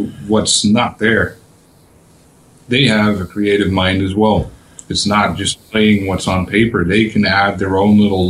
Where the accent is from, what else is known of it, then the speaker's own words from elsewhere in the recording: Netherlands; Yes. My home country.